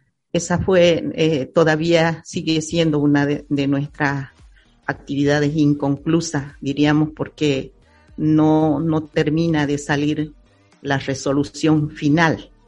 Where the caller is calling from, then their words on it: Camiri, Santa Cruz, Bolivia; un saludo desde aquí, desde el Chaco Cruceño, Camiri. … soy de la Nación Guaraní, que habitamos aquí en el sur de Bolivia.